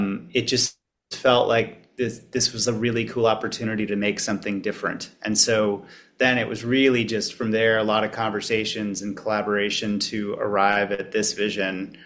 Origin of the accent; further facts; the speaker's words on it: Los Angeles, California, United States; I grew up in Los Angeles, so I was a huge